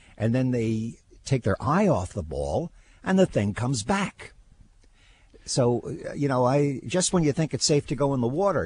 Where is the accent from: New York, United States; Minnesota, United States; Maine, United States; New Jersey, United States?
New York, United States; also born or lived in Southern California / Florida / New England; I'm from New York. I've lived in New York. I've lived in Southern California. I've lived in Florida. But the longest place I've lived in my adult life, in my whole life, has been in New England.